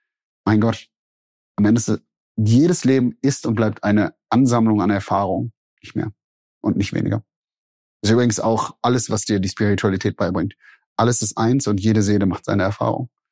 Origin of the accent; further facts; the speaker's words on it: Hückeswagen, North Rhine-Westphalia, Germany; Ich komme aus NRW zwischen Köln und Wuppertal, so aus dem Bergischen Land. Hückeswagen heißt das kleine Dorf, das kennt man nicht, ja. Da komme ich eigentlich her.